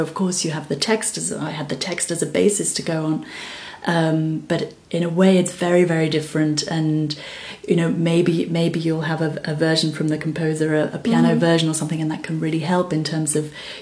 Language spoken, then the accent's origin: English; Wales, United Kingdom; because I was brought up in Wales, and we have a lot of music in our lives.